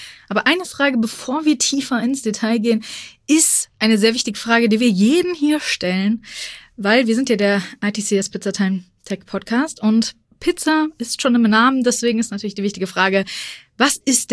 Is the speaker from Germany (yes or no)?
yes; Frankfurt, Hesse, Germany; born there; Also ich als gebürtige Frankfurterin